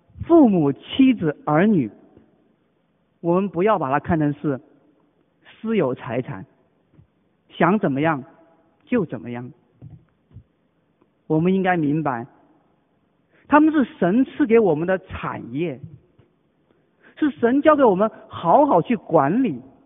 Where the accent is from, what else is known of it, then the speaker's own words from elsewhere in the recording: Hong Kong; 我们香港人这么忙，这么累